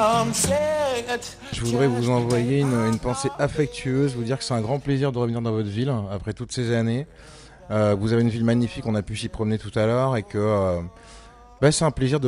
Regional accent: France; J'ai grandi en France.

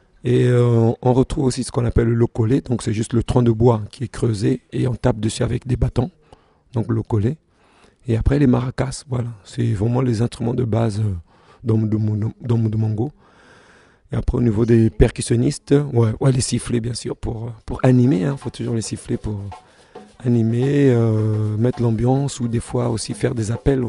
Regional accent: Kongo Central, DR Congo; Donc nous on est donc de Bas-Congo, nous c'est les Lari. Les Lari, donc c'est vraiment dans le sud de Bas-Congo, on est vraiment près de Brazzaville, de la capitale.

